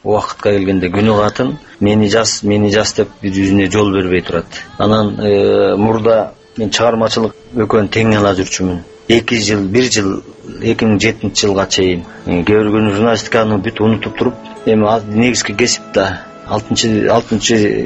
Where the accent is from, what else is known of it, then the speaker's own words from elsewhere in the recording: At-Bashy, Naryn Region, Kyrgyzstan; Балалыгым менен ат башынын тоолорунун арасында өткөн.